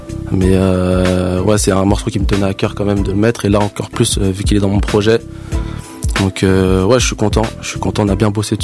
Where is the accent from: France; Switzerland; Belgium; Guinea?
France; Villiers-sur-Marne, Île-de-France; 94, okay. À Villiers-sur-Marne plus précisément. Donc je fais toute ma vie là-bas.